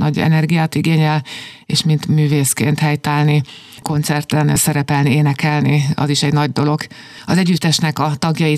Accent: Nádasladány, Fejér, Hungary; born there; nagy álmom, hogy a szülőfalumban, Nádasladányban

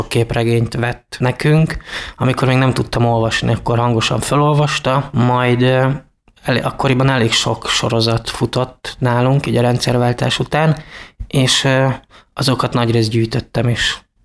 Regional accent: Kiskunhalas, Bács-Kiskun, Hungary; also born or lived in Budapest / Kecskemét; Családom jó része kiskuhalasi, és noha Pesten születtem, mert elég sokat költözködtünk. Általános iskolás koromban 2. itt éltünk Halason, és itt jártam ki az általánost.

